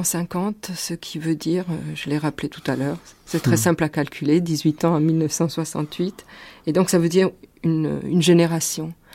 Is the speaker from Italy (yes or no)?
yes; Naples, Campania, Italy; Je suis née à leur milieu, à Naples, en 1950.